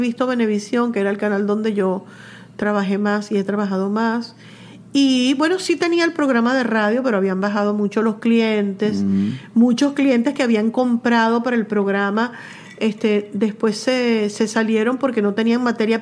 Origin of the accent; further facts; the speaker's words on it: Venezuela; qué chévere somos los venezolanos.